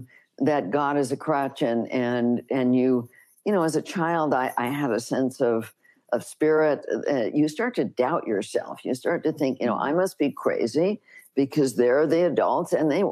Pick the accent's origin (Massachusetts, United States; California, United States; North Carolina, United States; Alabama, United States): California, United States; Los Angeles; I grew up in Los Angeles, and like so many people who are healers and doing healing work, I had a really tough childhood.